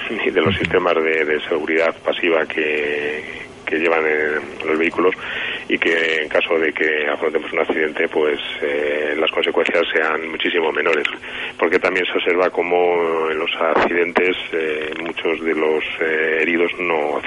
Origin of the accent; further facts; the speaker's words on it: Madrid, Community of Madrid, Spain; Yo soy de Madrid e incluso tengo familia aquí en Segovia